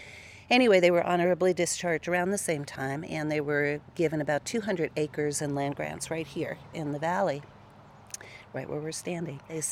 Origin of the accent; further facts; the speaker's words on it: New York, United States; also born or lived in Boston; now in Medford, United States; Well, I grew up in the South Bronx, two blocks from Yankee Stadium, so I just kept moving north as I got older, and then I made a left turn and came 3,000 miles, and here I am.